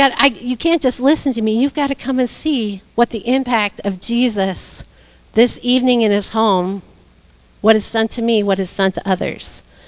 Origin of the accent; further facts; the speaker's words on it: Minnesota, United States; I'm from Minnesota, and they have this thing called Minnesota Nice.